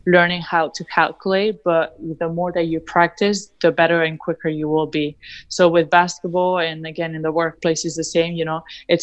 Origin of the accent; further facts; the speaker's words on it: Madrid, Community of Madrid, Spain; moved away as an adult; now in United States; I started in Spain. I was born and raised in Spain, in Madrid. I played there until I was 17, almost 18 years old in Madrid.